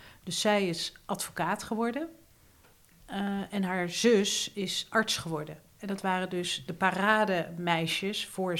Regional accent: Rotterdam, South Holland, Netherlands; born there; In het geweldige Rotterdam, waar ik geboren ben.

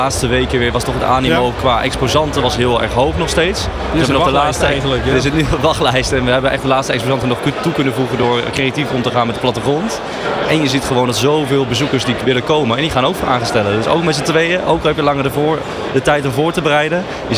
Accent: Netherlands; Ik vind het juist fijn ook, als Nederlander zijnde, dat je ook gewoon toch in je eigen taal sessies kan bijwonen.

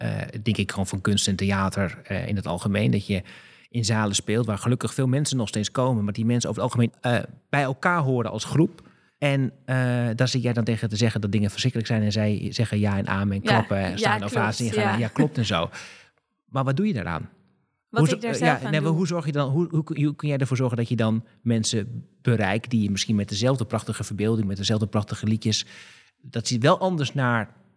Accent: Groningen, Netherlands; ik ben ook geboren en getogen Groninger.

